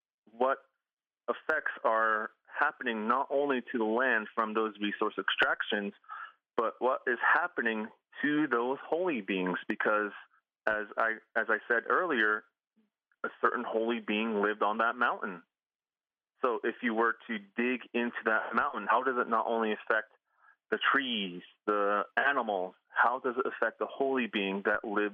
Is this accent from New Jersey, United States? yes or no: no; Nazlini, Arizona, United States; part of my experiences growing up in Nazlini